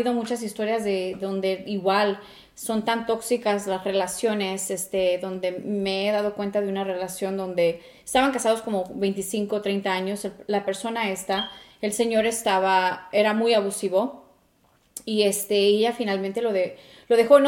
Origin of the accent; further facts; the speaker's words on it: Mexico; En nuestra comunidad, o siendo mexicanas, latinas, se usa mucho eso